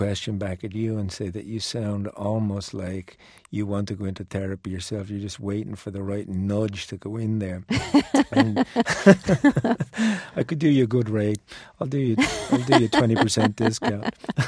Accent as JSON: {"language": "English", "town": "Dublin", "region": "Leinster", "country": "Ireland", "tie": "born or raised there", "said": "It was a working-class family in Dublin, and my father was a labourer, and he had to work really, really hard."}